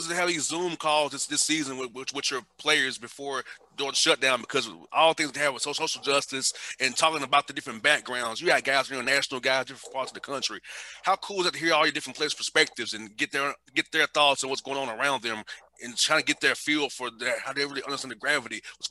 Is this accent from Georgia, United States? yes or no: yes; Atlanta, Georgia, United States; I shared that I'm from Atlanta. I'm from the hood. I grew up not so great, but I got a radio show and a platform.